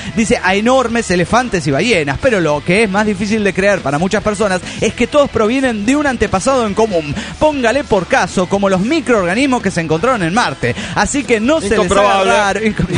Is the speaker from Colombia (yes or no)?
no; Juliaca, Puno, Peru; soy el médico de Juliaca, Perú.